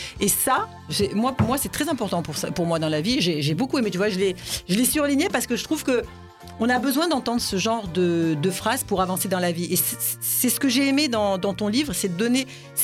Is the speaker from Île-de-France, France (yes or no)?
yes; Créteil, Île-de-France, France; parce que moi j'ai grandi à Créteil